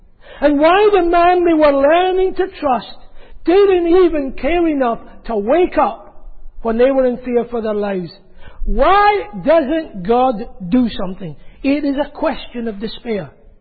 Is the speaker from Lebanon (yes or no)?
no; Scotland, United Kingdom; I grew up in Scotland, as you would realise, and it rains in Scotland even more than it does in Manchester.